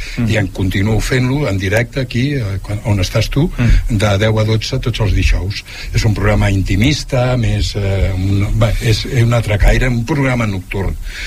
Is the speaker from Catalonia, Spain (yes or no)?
yes; Barcelona, Catalonia, Spain; Jo en aquella època de nen vivia a Barcelona